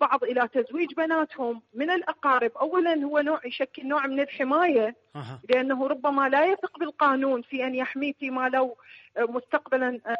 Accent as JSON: {"language": "Arabic", "country": "Iraq", "said": "احنا عندنا بالعراق تتنازع سلطتين، سلطة القانون وسلطة العشيرة"}